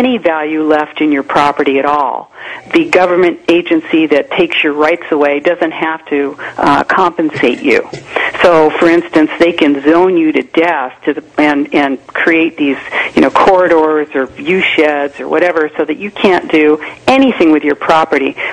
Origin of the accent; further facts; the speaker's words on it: United States; I'm an American, and I have as much right to, you know, what I'm... my personal life as